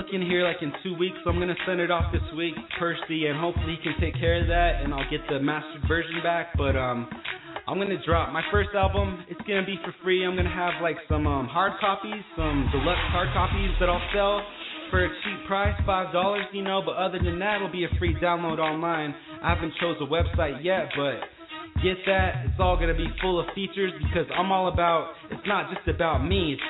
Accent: Shiprock, New Mexico, United States; also born or lived in Albuquerque; But I'm from Shiprock, New Mexico, a.k.a. Rock with Wings. But I also rep Albuquerque.

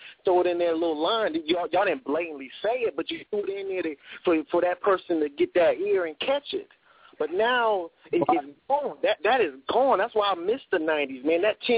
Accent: South Carolina, United States; I'm from South Carolina, and I bump a lot of up north music, and a lot of cats down here in South Carolina can't really understand the up north sound

